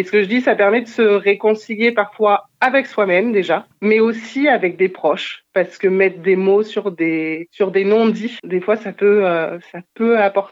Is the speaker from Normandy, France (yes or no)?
no; Limoges, Nouvelle-Aquitaine, France; now in Aurillac, France; Je suis maman d'un petit garçon de 2 ans et demi. Je suis originaire de Limoges. Mon papa est de Côte d'Ivoire. J'ai vécu là-bas toute mon enfance à Limoges. Pour retrouver mon compagnon, je suis arrivée à Aurillac en 2017.